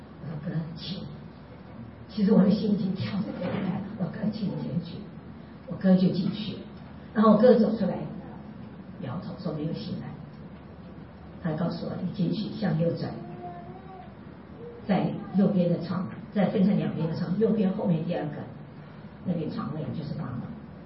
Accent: Taiwan; 一生就是为中国人，为我们台湾人，在效力

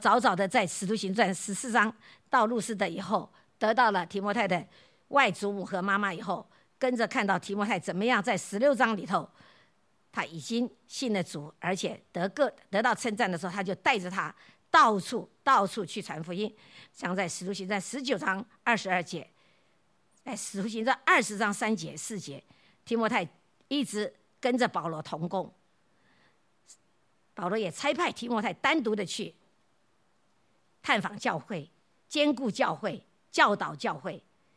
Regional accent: China; 我们中国人就会这样了

